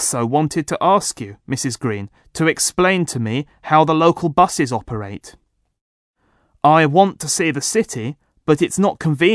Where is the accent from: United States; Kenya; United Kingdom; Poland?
Poland; English is a second language; 5 students are from Japan, 3 from France, 1 girl is from Germany, and I'm from Poland.